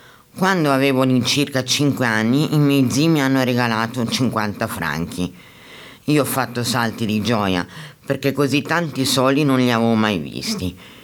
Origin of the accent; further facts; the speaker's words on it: Parma, Emilia-Romagna, Italy; Quando mi recavo a Parma, mia città natale